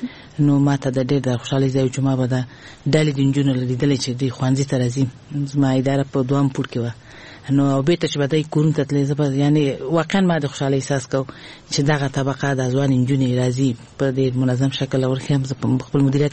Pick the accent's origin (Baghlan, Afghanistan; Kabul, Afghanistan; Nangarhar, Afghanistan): Kabul, Afghanistan; born or raised there